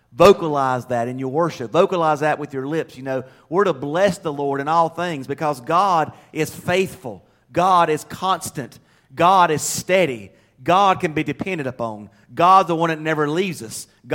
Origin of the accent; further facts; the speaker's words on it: the South, United States; accent: southern; I know with my southern accent, some of you northerners have a hard time following what I'm saying.